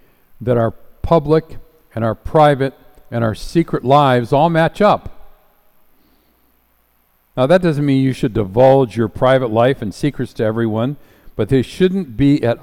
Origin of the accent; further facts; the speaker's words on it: Garden City, Michigan, United States; See, where I grew up in Garden City, Michigan, there was one theater on Telegraph Road where those kind of movies could be seen.